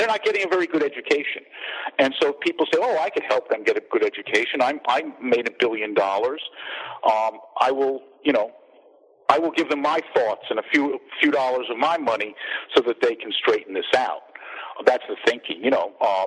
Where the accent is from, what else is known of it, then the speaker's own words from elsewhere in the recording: Long Island, New York, United States; I'm from Long Island originally, and on Long Island there is a school district that has the most amazing results from any test they give the kids.